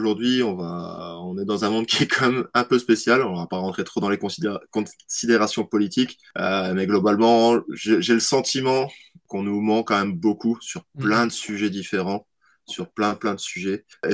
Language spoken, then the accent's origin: French; France; C'est vrai que la France, c'est vrai qu'on est français